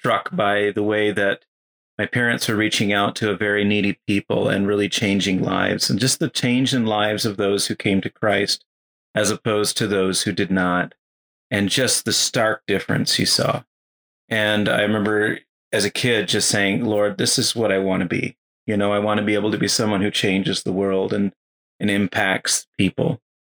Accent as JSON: {"language": "English", "country": "Kenya", "tie": "born or raised there", "said": "I'm an MK. I was born and raised in Kenya. My parents had been working with the Samburu tribe."}